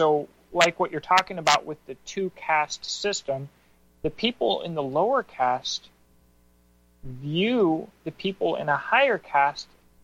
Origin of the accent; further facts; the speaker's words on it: Washington, United States; And so, you know, I am from Washington State.